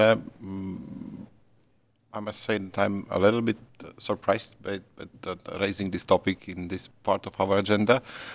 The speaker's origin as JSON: {"language": "English", "country": "Poland", "second_language": "English", "said": "I'm originally from Poland."}